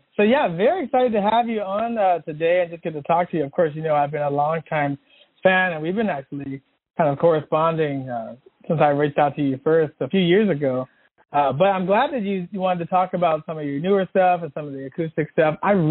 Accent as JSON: {"language": "English", "town": "Washington", "region": "District of Columbia", "country": "United States", "also_born_or_lived": "Boston", "lives_now": "Culver City, United States", "said": "But originally from the East Coast, I'm from Washington, D.C. area, and then I went to school at Berkeley in Boston before moving out to L.A."}